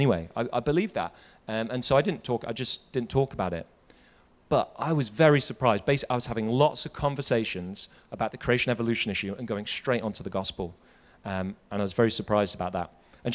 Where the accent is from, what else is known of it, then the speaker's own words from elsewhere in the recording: United Kingdom; moved away as an adult; You can probably tell from my accent, from the UK. I moved here 7 years ago, or almost 8 years ago. I've been back to the UK once.